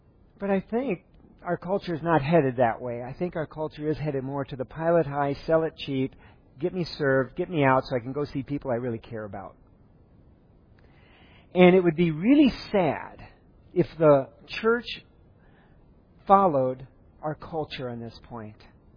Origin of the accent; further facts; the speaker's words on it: Hannibal, Missouri, United States; born there; I was born in Hannibal, Missouri, Northeast Missouri.